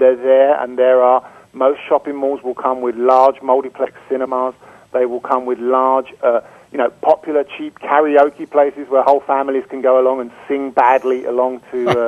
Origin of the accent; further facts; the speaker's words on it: London, United Kingdom; accent: British; moved away as an adult; now in China; Yeah, I am. I'm originally a Londoner. I mean, I originally came here in the 80s as a language student.